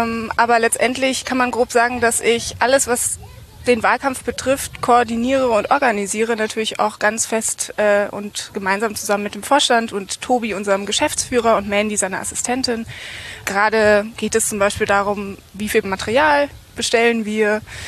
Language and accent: German; Berlin, Germany; Und bin auch Berlinerin